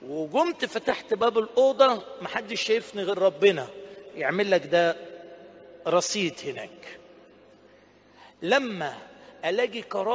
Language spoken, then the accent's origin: Arabic; Asyut Governorate, Egypt; احنا من اسيوط فمدارس عربي يعني، احنا ناس غلابه يعني